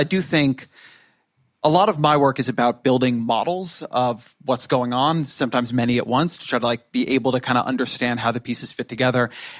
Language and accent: English; Irvine, California, United States; now in Washington, United States